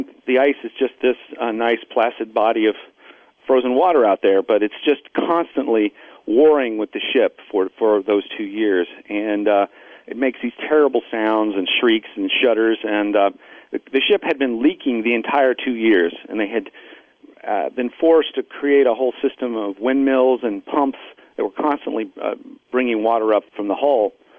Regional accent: United States; And I'm an American. This is an American voyage.

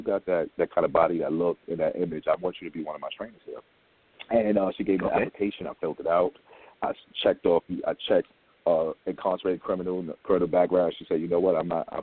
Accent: Harlem, New York, United States; I'm from Harlem. I used to work at New York Sports Club for 11 years.

